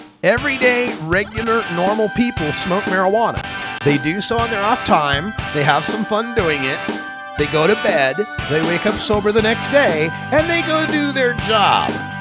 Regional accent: Idaho, United States; like my home state of Idaho, has a contract with private prisons that require them to be 90% full.

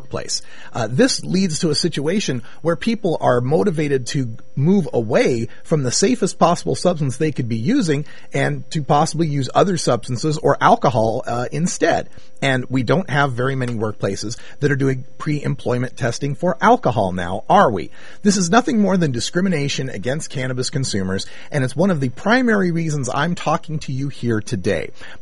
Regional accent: Idaho, United States; led to me coming back to my home state of Idaho and settling down as a software instructor

